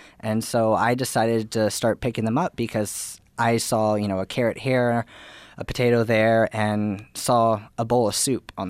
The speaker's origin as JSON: {"language": "English", "region": "Oklahoma", "country": "United States", "said": "Yes, I am originally from Oklahoma."}